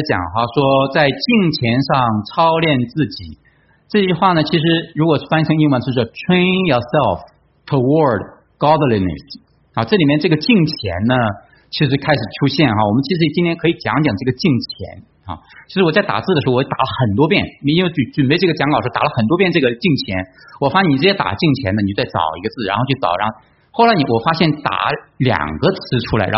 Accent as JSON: {"language": "Chinese", "country": "China", "moved": "yes", "said": "尤其是我们从国内来的哈，国内那个是佛教居多，对不对？信佛教的环境啊，庙也很多。"}